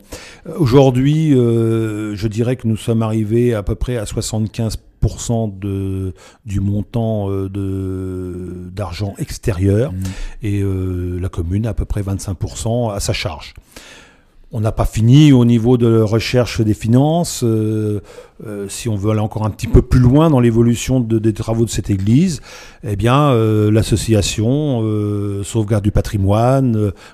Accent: Chauffour, France; je suis quelqu'un de Chauffour et j'aime énormément la commune de Chauffour.

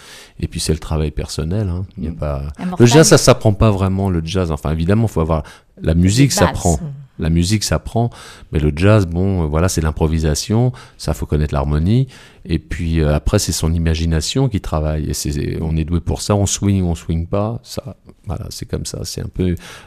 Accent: Nogent-le-Rotrou, Centre-Val de Loire, France; J'ai commencé par le piano ici à Nogent-le-Rotrou, puisque je suis de Nogent, je suis arrivé, j'avais un an.

